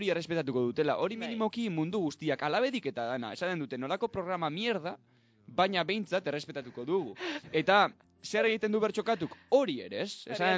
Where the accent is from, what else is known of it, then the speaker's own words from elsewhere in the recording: Basque Country, Spain; hau da Arabarra naiz eta ez naiz hemendik gehiegi atera